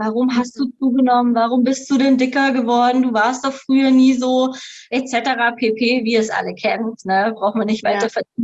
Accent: Baden-Württemberg, Germany; now in Bavaria, Germany; bin 32 Jahre jung, komme vom wundervollen Bodensee, wohne jetzt auf der bayerischen Seite. Genau, bin geboren in Baden-Württemberg

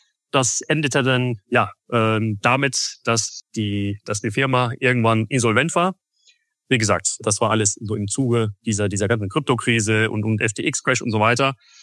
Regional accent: Essen, North Rhine-Westphalia, Germany; da wo ich herkomme, also Essen und Umgebung, beschreiben wir das mal größer, wie du gesagt hast, Ruhrgebiet.

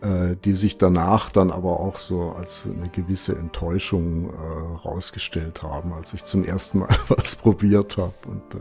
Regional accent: Baden-Württemberg, Germany; ich bin ja am Bodensee groß geworden, auf der badischen Seite

